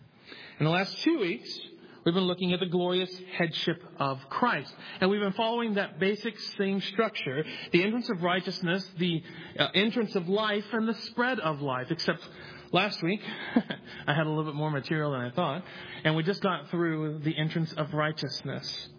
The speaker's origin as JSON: {"language": "English", "town": "Mobile", "region": "Alabama", "country": "United States", "tie": "born there", "also_born_or_lived": "Nebraska / Alaska / Ohio", "said": "We were military. I was born here in Mobile, but we were military, Air Force, and we went from Nebraska to Alaska to Ohio in about seven or eight years."}